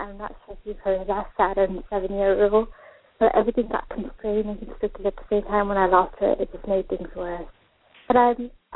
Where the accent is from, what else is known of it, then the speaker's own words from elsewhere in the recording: India; I'm Indian. So in our culture, we use coconut.